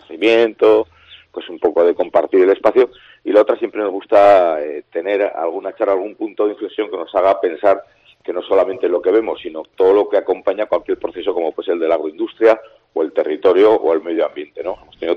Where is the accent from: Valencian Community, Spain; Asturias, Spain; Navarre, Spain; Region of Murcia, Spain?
Navarre, Spain; como cuando era crío en Cusiñana, bañándome ahí debajo de casa o en el río Ebro.